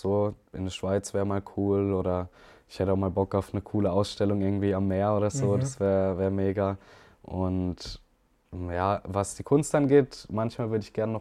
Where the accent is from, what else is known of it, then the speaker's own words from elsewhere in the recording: Baden-Württemberg, Germany; ich bin direkt am Fuß vom Schwarzwald quasi aufgewachsen. Hinter meinem Haus geht's berghoch oder hinter dem Haus von meinen Eltern.